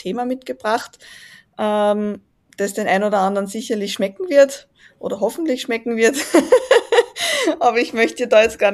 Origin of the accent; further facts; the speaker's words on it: Austria; ich komme aus Österreich, wie man sicherlich auch am Dialekt hört.